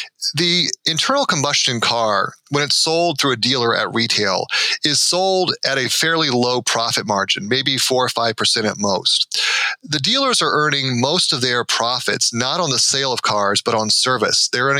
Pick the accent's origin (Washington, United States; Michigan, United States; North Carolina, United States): Michigan, United States; And then in other states, like my home state of Michigan, there has been legislation in 2014 actually to block Tesla's entry